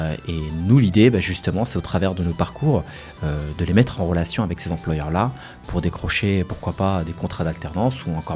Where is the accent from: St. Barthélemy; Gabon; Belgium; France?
France; Reims, Grand Est; je suis de Reims, donc j'ai fait toute ma vie à Reims, et je connais très bien les quartiers rémois